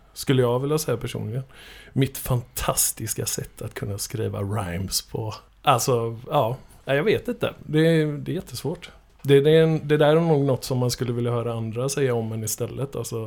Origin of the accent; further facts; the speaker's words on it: Ödsmål, Västra Götaland County, Sweden; also born or lived in Gothenburg, Sweden; född i faktiskt i Stenungsunds kommun. Lite norr om Stenungsund, en liten jävla håla som heter Ödsmål.